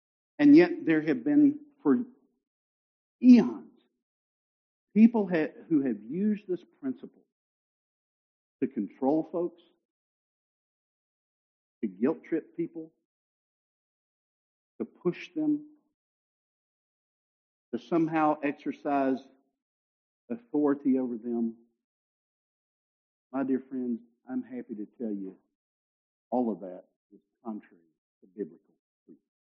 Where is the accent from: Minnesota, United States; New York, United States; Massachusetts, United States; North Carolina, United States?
North Carolina, United States; Again, I can say that. I'm from North Carolina.